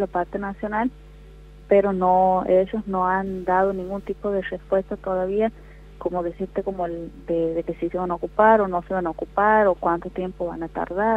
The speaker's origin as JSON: {"language": "Spanish", "region": "Santiago del Estero", "country": "Argentina", "said": "aquí en la provincia, somos de Santiago del Estero"}